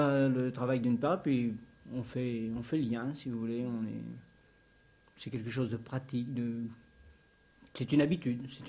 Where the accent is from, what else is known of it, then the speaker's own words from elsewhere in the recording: Saumur, Pays de la Loire, France; now in Orléans area, France; oui, vous savez, je suis des Pays de la Loire, je suis de Saumur.